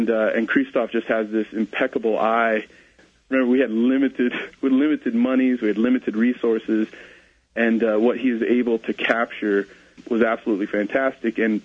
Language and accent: English; New Hampshire, United States; starting in the Northeast, where we filmed it, we're from New Hampshire